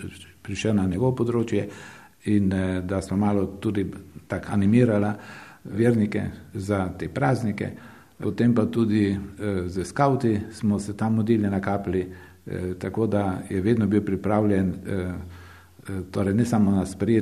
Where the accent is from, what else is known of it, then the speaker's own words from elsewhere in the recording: Lenart, Drava, Slovenia; Prihajam pa iz Slovenskih goric, od Svetega Lenarta, v Slovenskih goricah in sicer z takšne bolj razvejane vasi za Markova. To ni taka gručasta vas, ampak so to takle raztresene domačije.